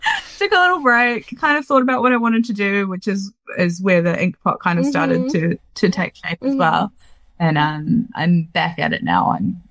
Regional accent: Auckland, New Zealand; Auckland is my hometown, so I'm very excited to have an excuse to go home.

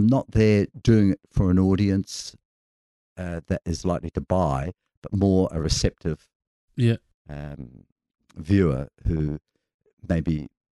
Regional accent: Maastricht, Limburg, Netherlands; now in New Zealand; Maastricht, a small city about the size of Dunedin in the far south of Holland, sticking into right into space between Belgium and Germany

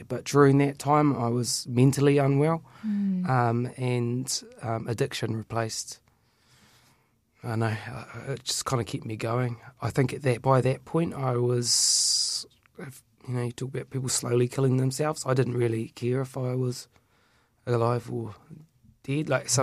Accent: Oamaru, Otago, New Zealand; in Oamaru, that's my hometown.

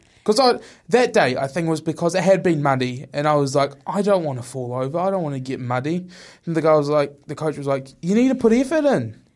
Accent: Sparta, Peloponnese, Greece; Oh, yeah, I came from Sparta.

